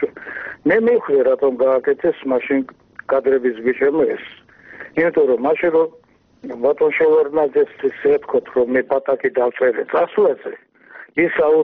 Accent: Tbilisi, Georgia; born there; მაგრამ მე ხომ თბილისში დავიბადე

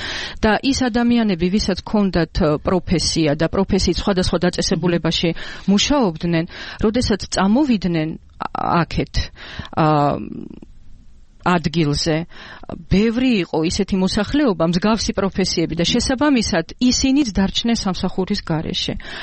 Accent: Akhalgori, Mtskheta-Mtianeti, Georgia; now in Tserovani, Georgia; მაგრამ ჩემი ოჯახის დედა ჩემი უფრო სწორად არის ახალგორის რაიონიდან წარმოშობით და ახალგორიც არის ჩემი მშობლიური კუთხე. და 2008 წლის საშინელი ომის შემდეგ ჩვენ აღმოჩნდით წეროვანში.

